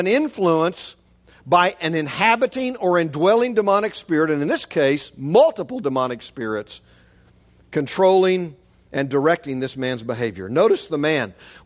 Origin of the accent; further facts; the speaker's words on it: Shawnee, Kansas, United States; I can remember growing up in Shawnee and driving the streets